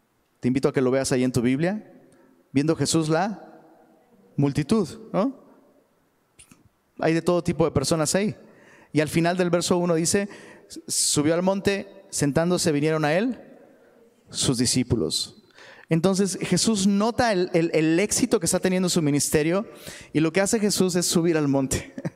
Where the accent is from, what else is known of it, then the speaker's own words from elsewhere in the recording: Taxco, Guerrero, Mexico; allá en Taxco, de donde soy originario